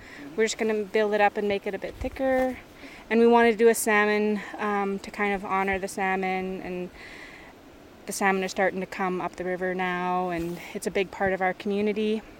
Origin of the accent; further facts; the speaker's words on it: Kispiox, British Columbia, Canada; now in Gitanmaax, Canada; I come from Kispiax. I live in Gitimax, and we are on Gitsan territory right now.